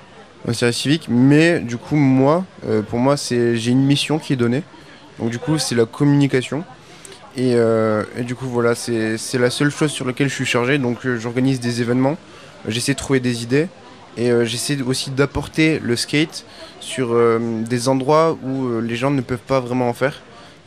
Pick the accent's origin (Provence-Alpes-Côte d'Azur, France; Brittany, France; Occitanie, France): Occitanie, France; Albi; born there; j'ai 20 ans, je suis né à Albi